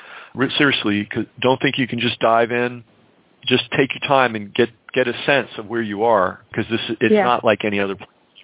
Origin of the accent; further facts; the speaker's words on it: New York City, New York, United States; I'm from that part of the world, and I grew up in New York City. Bronx.